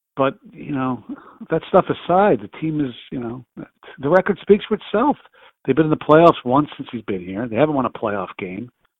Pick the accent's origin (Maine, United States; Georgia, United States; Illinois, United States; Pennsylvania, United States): Pennsylvania, United States; Philadelphia; I mean, when you look at some of the other cities, and obviously most people know I'm from Philly